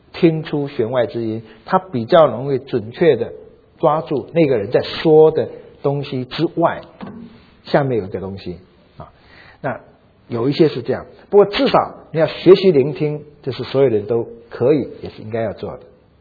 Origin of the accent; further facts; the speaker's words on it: Taiwan; 我是来自于台湾的背景